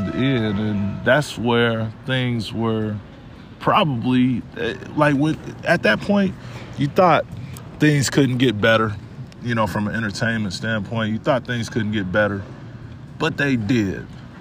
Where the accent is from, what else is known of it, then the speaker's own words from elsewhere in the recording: Fresno, California, United States; Brooke Lopez is from my hometown of Fresno, California.